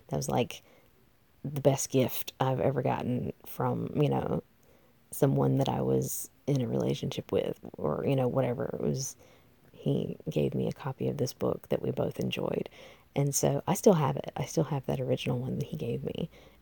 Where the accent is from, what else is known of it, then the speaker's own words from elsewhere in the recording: the South, United States; Because like I'm from the South, and when you say tea to most people, they're thinking sweet tea, like iced.